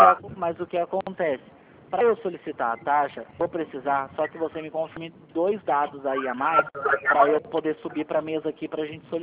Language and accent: Portuguese; São Paulo, Brazil; Eu não sou de Brasília, eu sou aqui de São Paulo